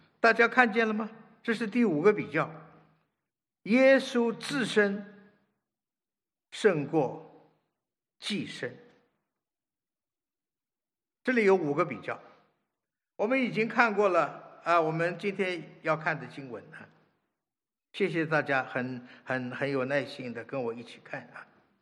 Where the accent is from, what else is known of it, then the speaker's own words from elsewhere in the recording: China; 我们都是中国的基督徒弟兄姐妹，